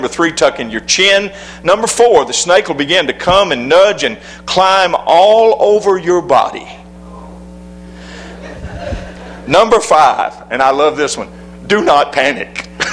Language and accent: English; Alabama, United States; born there; I'm an old man, and I repeat myself a lot. So I'll use, and I was born in Alabama, so I'll use that as my excuse today.